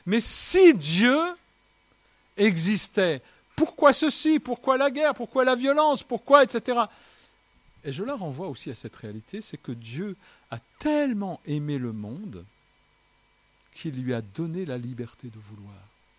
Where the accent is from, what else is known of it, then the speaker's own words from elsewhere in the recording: France; Je dis souvent je suis franco-vietnamien. Je suis un bon français.